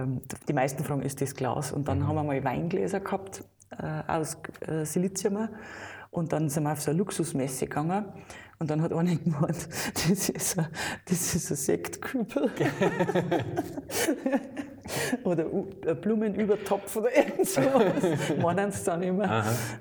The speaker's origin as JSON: {"language": "German", "town": "Schliersee", "region": "Bavaria", "country": "Germany", "tie": "born or raised there", "said": "und war dann in meinem Heimatort in Schliersee halt in der Wirtschaft drin"}